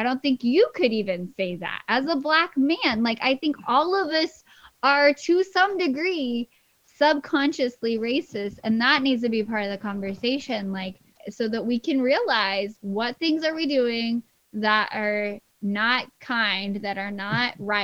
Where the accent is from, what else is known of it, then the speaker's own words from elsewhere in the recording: Haiti; I mean, growing up in Haiti is kind of a unique situation.